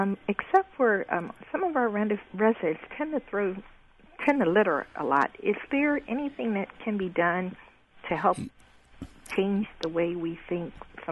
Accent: Bowie, Maryland, United States; I'm from Bowie.

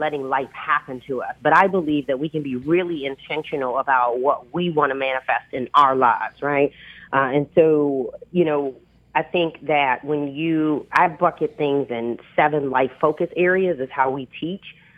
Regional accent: Maryland, United States; I grew up in Prince George's County, and I am a huge fan

